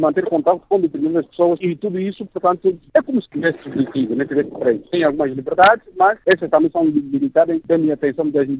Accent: Angola; para mim, como angolano

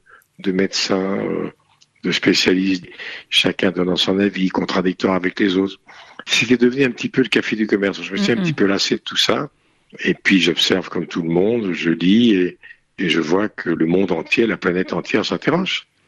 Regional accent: Normandy, France; J'ai grandi dans le milieu médical et j'ai vu quand j'étais gamin les dégâts dans la France profonde de Normandie des années 50-60

